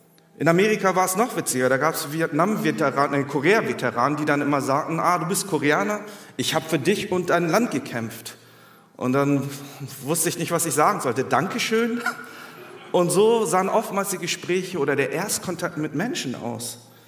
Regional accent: Germany; Ich bin hier in Deutschland geboren, bin hier aufgewachsen, zur Schule gegangen.

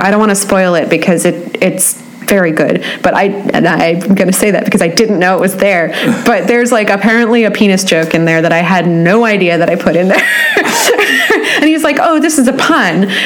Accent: Sonoma, California, United States; born or raised there

